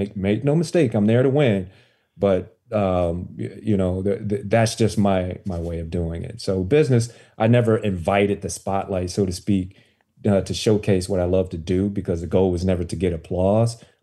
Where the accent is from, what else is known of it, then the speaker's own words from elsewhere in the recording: Chicago, Illinois, United States; You know, but I'm from Chicago, and actually, I'm from Chicago, and this is essentially, you know, at the University of North Carolina.